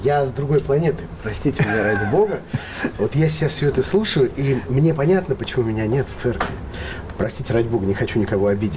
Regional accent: Armenia; Я армянин, радиоведущий.

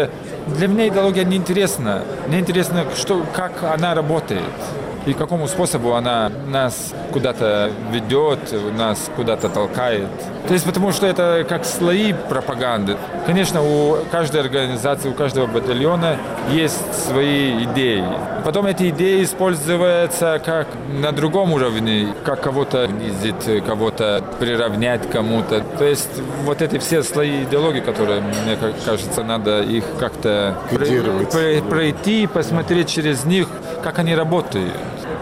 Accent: Lithuania; Потому что я сам из Литвы

